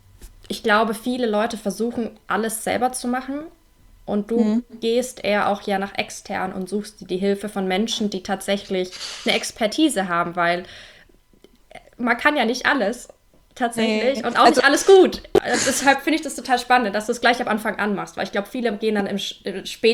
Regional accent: Bavaria, Germany; ich komme aus Bayern, also aus Franken

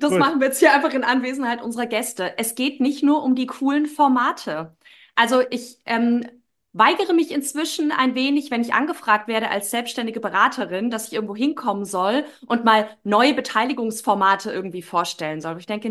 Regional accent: Baden-Württemberg, Germany; Ich komme aus dem Südwesten, wie einige wissen, die den Podcast hören, aus dem Schwarzwald, aus einer Region, ich glaube, mit 3% Arbeitslosenquote.

